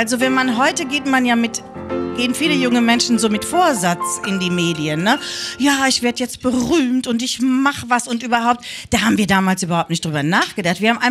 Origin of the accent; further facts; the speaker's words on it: Gütersloh, North Rhine-Westphalia, Germany; Naja, also ich komme aus Gütersloh. Gütersloh ist relativ klein, ja.